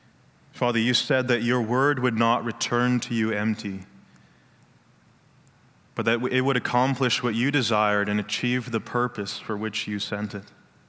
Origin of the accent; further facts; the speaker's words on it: Vancouver, British Columbia, Canada; I'm from Vancouver, so just down the road, just down the highway, and I've lived there my whole life.